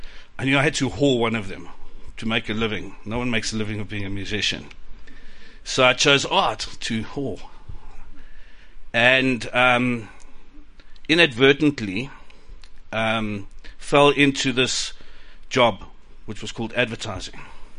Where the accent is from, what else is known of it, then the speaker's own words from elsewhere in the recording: Johannesburg, Gauteng, South Africa; living and growing up in Johannesburg at the time